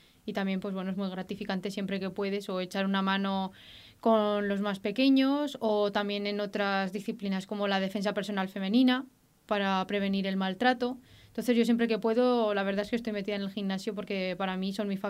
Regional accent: Aragon, Spain; yo había estado desde los 4 a los 10 años practicando jota, como buena aragonesa

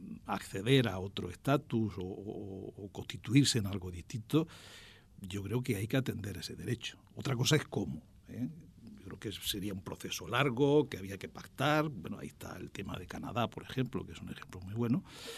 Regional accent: Andalusia, Spain; Quizá porque soy un andaluz que ha trabajado en Galicia, luego en Aragón.

